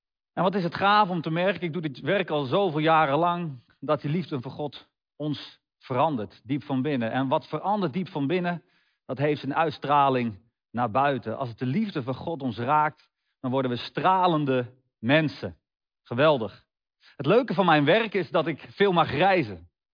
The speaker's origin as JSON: {"language": "Dutch", "town": "Veenendaal", "region": "Utrecht", "country": "Netherlands", "tie": "born or raised there", "also_born_or_lived": "Hasselt", "said": "En voor mij is die vertrouwde omgeving Veenendaal. Ik ben geboren in Hasselt, boven Zwolle. Maar op een gegeven moment, op 1-jarige leeftijd, ben ik naar Veenendaal gekomen met mijn ouders. En dit is de plek waar ik me goed voel. Ik ken hier elke straat, ieder plein."}